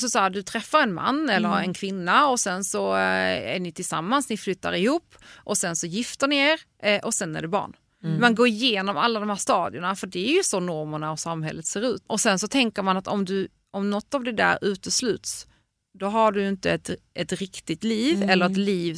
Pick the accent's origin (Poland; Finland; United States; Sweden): Poland; Jag är från Polen och där jag är ju liksom gifte mig när jag var 35.